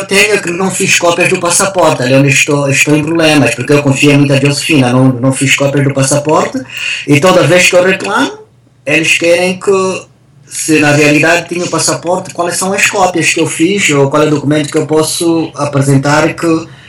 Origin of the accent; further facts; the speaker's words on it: Angola; eu sou angolano e tenho direito de voltar para Angola.